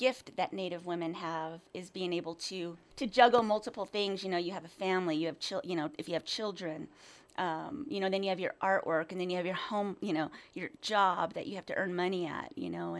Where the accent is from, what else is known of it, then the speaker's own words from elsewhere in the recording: Navajo Nation, United States; I am from the Diné Nation.